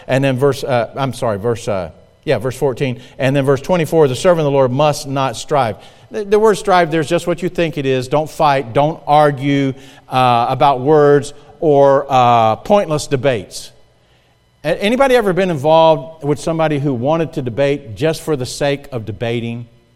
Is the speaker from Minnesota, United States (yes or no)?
no; South Carolina, United States; I'm from South Carolina. We have breakfast, dinner, and supper.